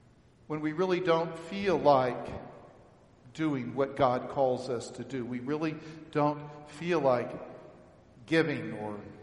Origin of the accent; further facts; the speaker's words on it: Texas, United States; Okay, so I'm from Texas, right? Every other street corner in Texas has a Bible bookstore.